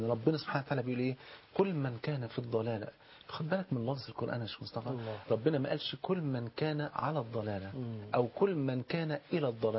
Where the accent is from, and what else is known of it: Egypt